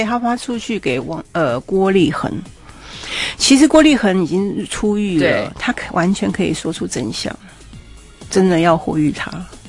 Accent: Taiwan; 我们台湾人

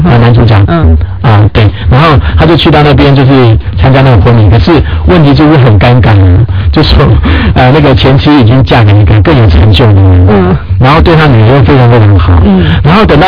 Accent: Taiwan; 我们台湾这边的人要是失业的话，

